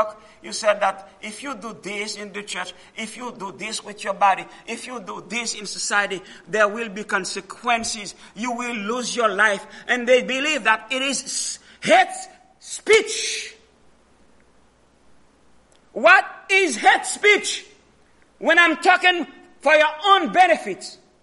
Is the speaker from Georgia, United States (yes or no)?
yes; Atlanta, Georgia, United States; now in Elmira, United States; I said, I came from Atlanta, one of the largest cities in America, in the world. Beautiful city.